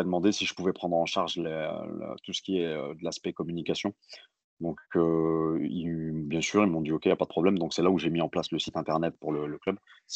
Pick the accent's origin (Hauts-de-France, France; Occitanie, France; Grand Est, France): Hauts-de-France, France; Roubaix; Parce qu'on est des Roubaisiens et on avait envie de faire quelque chose sur Roubaix.